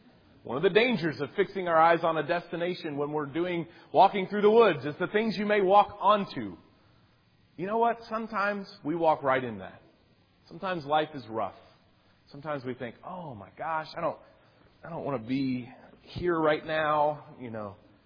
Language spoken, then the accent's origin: English; Tennessee, United States; And so, growing up in Tennessee, there are a lot of different landforms, a lot of hills, rolling hills of Tennessee, a lot of rocks and trees and things like that.